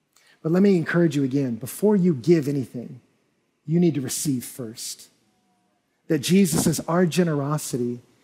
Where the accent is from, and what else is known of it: Texas, United States